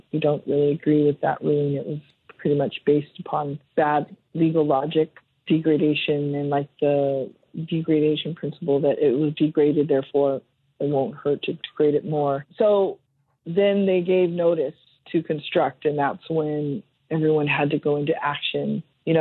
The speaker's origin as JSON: {"language": "English", "region": "Hawaii", "country": "United States", "said": "because just being Hawaiian is political"}